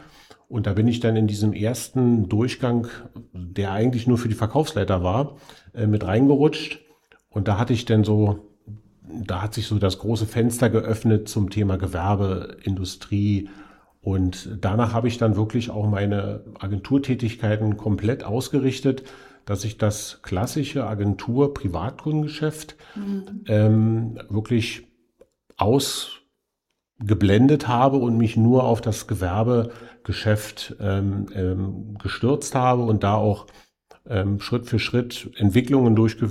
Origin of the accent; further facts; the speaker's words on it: Berlin, Germany; born there; Also ich bin 47 Jahre, bin gebürtiger Berliner, habe meine Generalagentur hier in Berlin